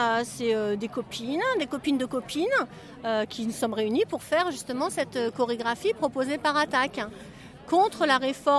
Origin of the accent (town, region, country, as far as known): Noyon, Hauts-de-France, France